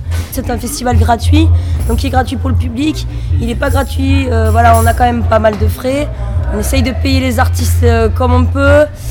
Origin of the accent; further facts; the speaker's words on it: Occitanie, France; now in Toulouse, France; Moi je suis pas du Gers, je suis de Toulouse depuis 15 ans, même si je suis de l'Aude avant. Et je connais pas ça dans mon département d'origine.